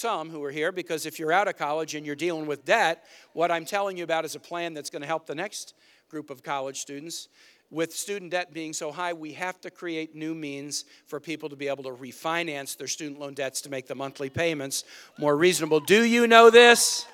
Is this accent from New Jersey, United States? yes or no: no; Virginia, United States; Here in North Carolina, in my home state of Virginia, climate change isn't a tomorrow issue, it's a today issue.